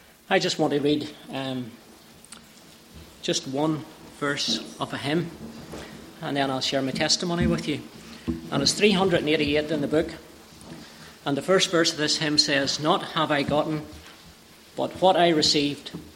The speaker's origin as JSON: {"language": "English", "region": "Northern Ireland", "country": "United Kingdom", "tie": "born or raised there", "said": "I was brought up in the McCoskin area. As I say, I left school at 16."}